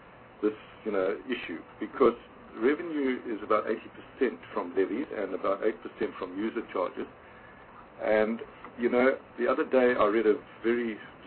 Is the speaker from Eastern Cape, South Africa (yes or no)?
yes; East London, Eastern Cape, South Africa; And I'm very grateful that you've opened up an office in East London, in my hometown, because every port should have somebody like you to be able to relate to.